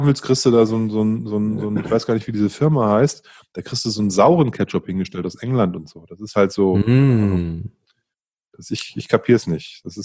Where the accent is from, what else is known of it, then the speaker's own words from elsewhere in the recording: Northern Germany, Germany; Ich bin ein Norddeutscher